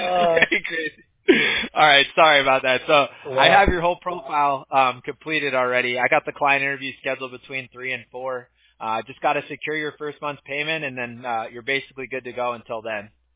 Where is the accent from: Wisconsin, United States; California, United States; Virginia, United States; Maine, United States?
California, United States; I have a bunch of friends that are Mexican growing up in Orange County